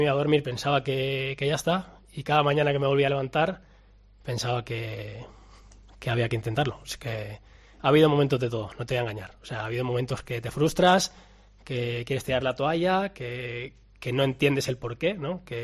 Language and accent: Spanish; Valladolid, Castile and León, Spain; a un club que, siendo de aquí, conoces, has venido a jugar mil veces